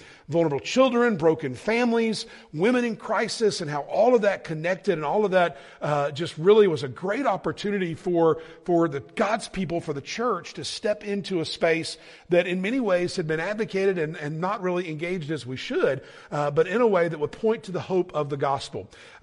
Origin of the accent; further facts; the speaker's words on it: Atlanta, Georgia, United States; accent: southern drawl; I'm from Atlanta, Georgia, so polar opposites. I don't know if you could tell a little bit from my southern drawl a little bit that I'm not from around this place, but from the south there.